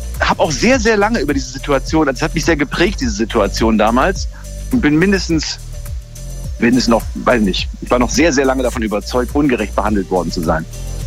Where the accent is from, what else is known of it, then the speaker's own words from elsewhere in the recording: Frankfurt, Hesse, Germany; Ja, ich bin ja aus Frankfurt.